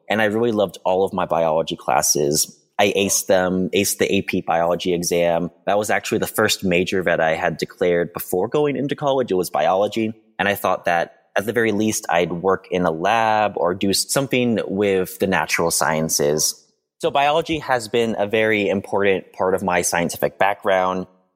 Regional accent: Sacramento, California, United States; I'm originally from Sacramento.

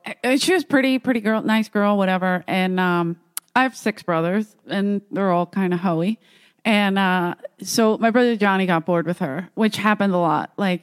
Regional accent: Ireland; Anyway. I'm Irish, so it's just who

